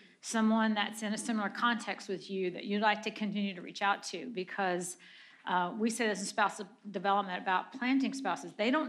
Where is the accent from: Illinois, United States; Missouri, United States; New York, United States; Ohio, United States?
Missouri, United States; moved away as an adult; also born or lived in Colorado; I'm from Missouri. I married a preacher like when I was 19.